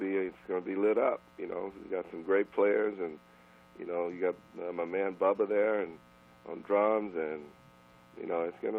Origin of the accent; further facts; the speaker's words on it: Texas, United States; I'm from Texas. I'm country too.